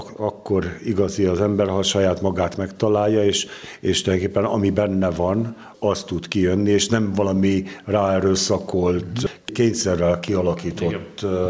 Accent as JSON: {"language": "Hungarian", "town": "Nagykanizsa", "region": "Zala", "country": "Hungary", "said": "Nagykanizsai vagyok, és a Szent József plébániához tartoztunk, az volt a régi ferences templom"}